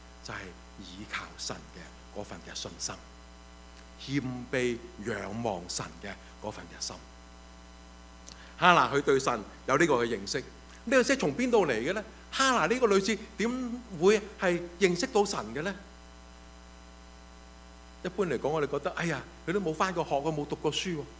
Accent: China; 我们中国人呢的看法是什么呢？

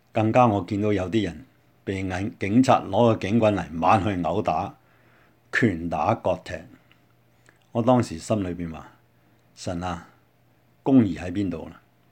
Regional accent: Hong Kong; 望下我們在這裡長大的香港

